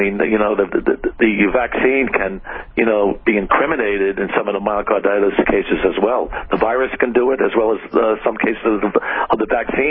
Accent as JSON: {"language": "English", "region": "New England", "country": "United States", "tie": "born or raised there", "said": "I grew up in New England. I was a heart specialist in New England."}